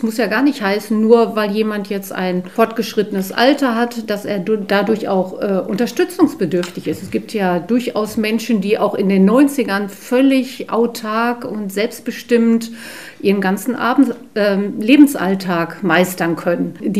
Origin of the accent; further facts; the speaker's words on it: Hamm, North Rhine-Westphalia, Germany; Ich bin waschechte Hammenserin eigentlich. Geboren im Hammer Westen, jetzt aktuell lebend in Rhinern.